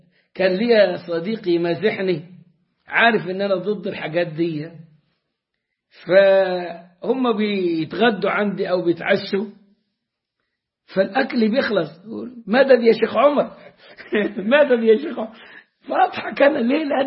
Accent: Sohag, Sohag Governorate, Egypt; بعدين عندنا في سوهاج بلدنا

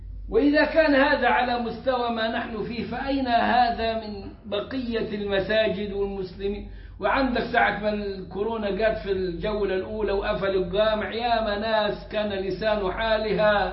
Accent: Egypt; وعندنا في مصر

